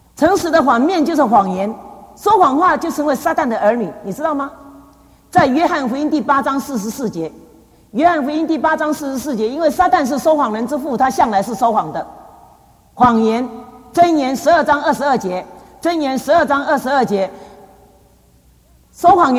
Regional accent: Taiwan; 这是我们台湾话都这样讲哎。

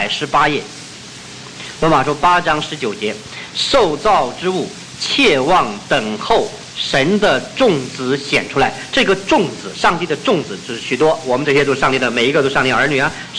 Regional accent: China; 也是就像我们中国人所讲的

